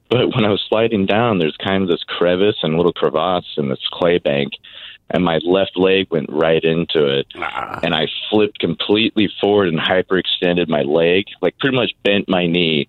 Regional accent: Washington, United States; we grew up around Puget Sound all of our life

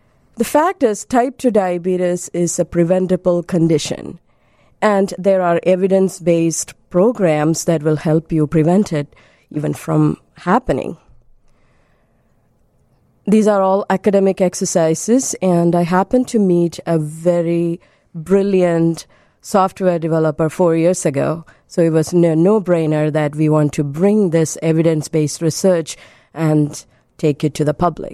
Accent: India; I come from India.

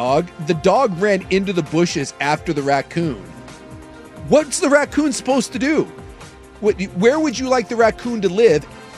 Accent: Alaska, United States; I grew up in Alaska. Guess what we had in our backyard? Bears and moose.

